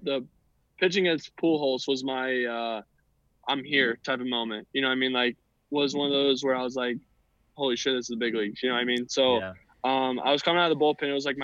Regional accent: Atlanta, Georgia, United States; It was just like, I mean, facing my hometown team I grew up idolizing basically all those players. I mean, growing up in the 90s, watching, you know, Smoltz, Maddox, and Glavin pitch.

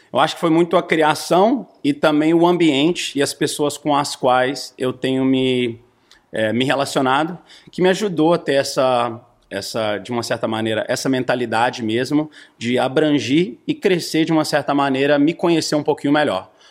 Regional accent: United States; Sou gringo, tipo, nascido aqui, só que eu sou muito brasileiro. Na verdade, meus amigos falam que eu sou o americano mais brasileiro que eles conhecem.

